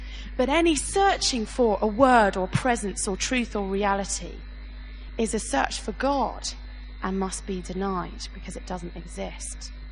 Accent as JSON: {"language": "English", "region": "England", "country": "United Kingdom", "said": "I, as an English person, aged 28, open my Bible and I read it and it has a particular meaning to me"}